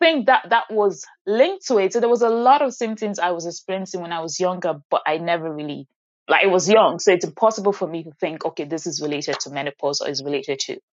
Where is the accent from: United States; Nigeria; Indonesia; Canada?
Nigeria; And being Black, being Nigerian, you know, from the African community, most African community